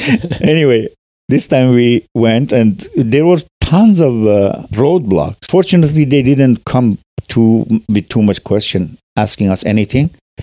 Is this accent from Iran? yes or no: yes; Iran; moved away; I grew up in the Azeri part of Iran, so I knew some, I had some idea about the language.